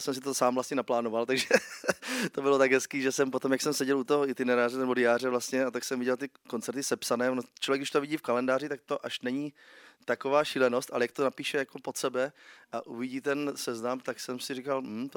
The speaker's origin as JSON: {"language": "Czech", "town": "Újezd u Rosic", "region": "South Moravian Region", "country": "Czechia", "tie": "born or raised there", "said": "No, já jsem se narodil v Ivančicích vlastně a vedle malá vesnička, z které pocházím, což je Újezd u Rosic, moje rodné srdce. Žiju teda díky tomu, že mám děti na severu, tak jsem úplně se trošku odrodil někam jinam."}